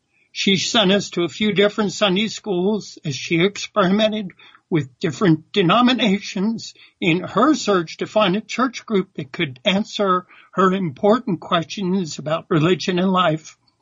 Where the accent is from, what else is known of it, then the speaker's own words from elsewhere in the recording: New York, United States; born there; I was born in August 1952. Our family, mom, dad, and one older sister lived on Long Island, New York.